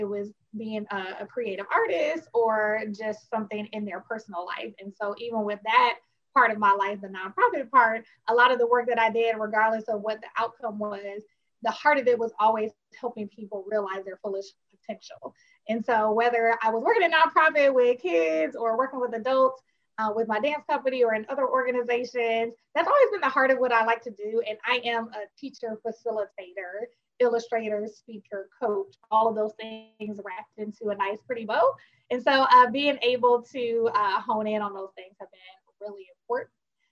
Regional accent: Milwaukee, Wisconsin, United States; So I'm from Milwaukee, Wisconsin.

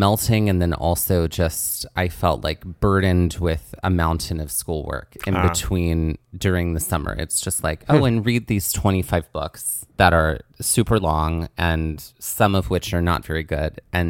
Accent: Mississippi, United States; Well, like, I grew up in the heat. I grew up in South

